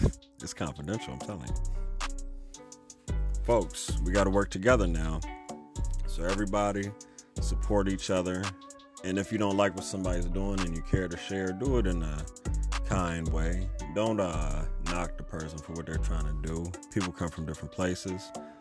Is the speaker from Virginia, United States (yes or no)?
yes; Lynchburg, Virginia, United States; It was a little overwhelming moving from where I was from. But my hometown has a special place in my heart, Lynchburg, Virginia.